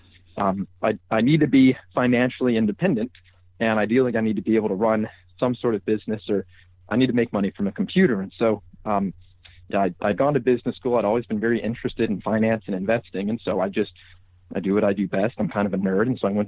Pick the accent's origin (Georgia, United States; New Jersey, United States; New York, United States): Georgia, United States; Atlanta; moved away as an adult; now in Austin, United States; I grew up in Atlanta, Georgia, but I received a scholarship to the business school here at UT Austin